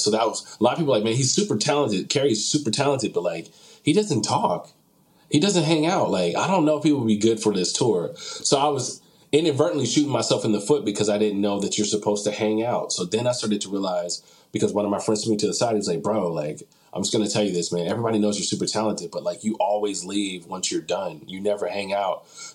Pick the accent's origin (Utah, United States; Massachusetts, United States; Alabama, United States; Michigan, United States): Alabama, United States; Birmingham; And I'm like, I'm from Birmingham, Alabama.